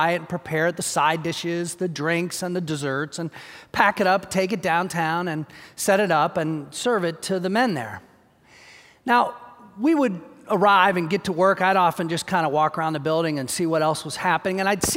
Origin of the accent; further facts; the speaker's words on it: Columbus, Ohio, United States; In my hometown of Columbus, Ohio, on the west side of downtown Columbus